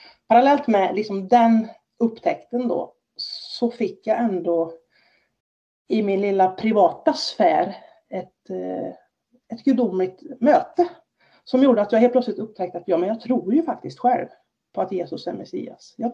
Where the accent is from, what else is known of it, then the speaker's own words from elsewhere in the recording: Fredriksberg, Dalarna County, Sweden; sprang runt vår flaggstång hemma i Fredriksberg. Jag bara skrek, för det var stort. Och få lämna byn.